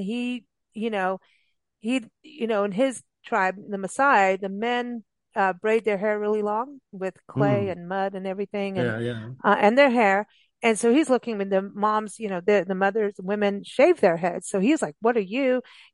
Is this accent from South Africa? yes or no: yes; South Africa; also born or lived in Kenya; growing up in South Africa